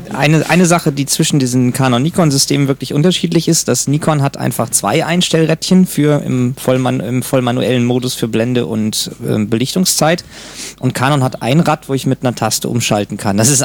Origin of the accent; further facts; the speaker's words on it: Aachen, North Rhine-Westphalia, Germany; Ich komme aus Aachen